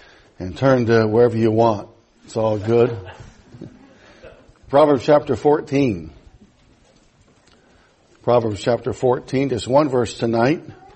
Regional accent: Jessup, Iowa, United States; But anyway, I grew up here in Iowa. And I grew up in Jessup, Iowa, not too far from here.

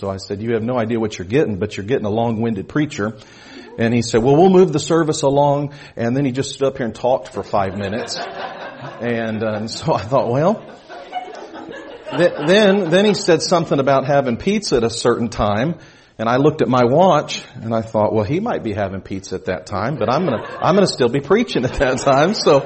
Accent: Austin, Texas, United States; I grew up in Austin, Texas.

